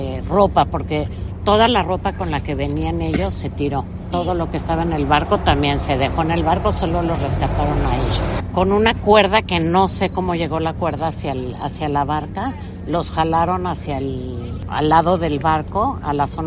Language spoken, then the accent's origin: Spanish; Mexico; Nosotros como mexicanos lo vivimos con los migrantes hacia Estados Unidos